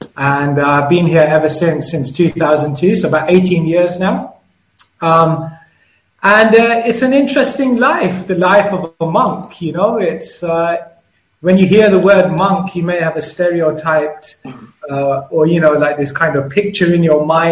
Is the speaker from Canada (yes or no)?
no; Wembley, London, United Kingdom; I mean, I grew up as your average kid. I grew up in Wembley.